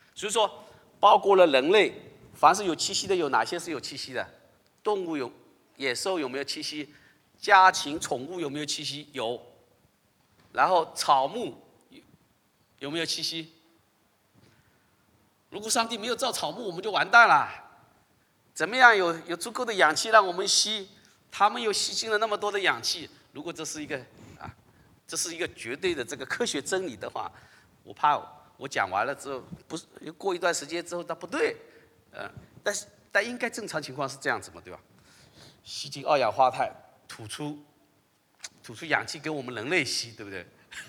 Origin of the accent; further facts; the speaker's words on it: Ninghai, Zhejiang, China; 你知道我浙江宁波宁海深圳，你知道我的家乡话怎么说吗？